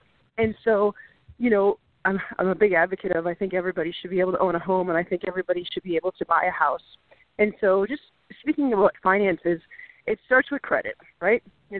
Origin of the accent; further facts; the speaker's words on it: Minnesota, United States; But I know, you know, I'm from Minnesota, so I know the cold weather extremely well.